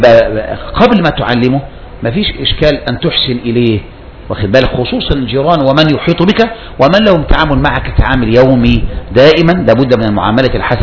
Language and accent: Arabic; Egypt; بالذات احنا كالمصريين، احنا مصريين عاطفين على الاخر